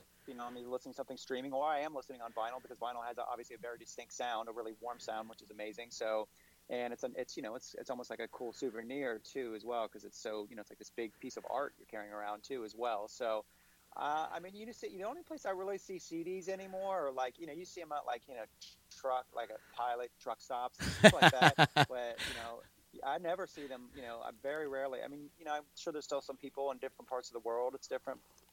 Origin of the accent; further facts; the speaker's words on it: Cincinnati, Ohio, United States; The next day, we're in my hometown. June 6th in Cincinnati at a place called Top Cats